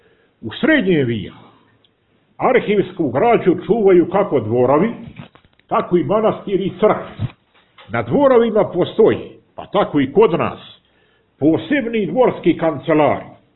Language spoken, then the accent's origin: Serbian; Montenegro; i naravno kod nas u Crnoj Gori na dvoru